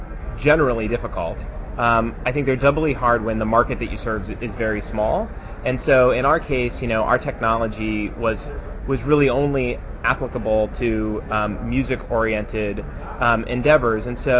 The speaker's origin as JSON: {"language": "English", "region": "Ohio", "country": "United States", "said": "I'm from Ohio, which is like the Canada of the States, so dispositionally I'm suited to Canada, I guess."}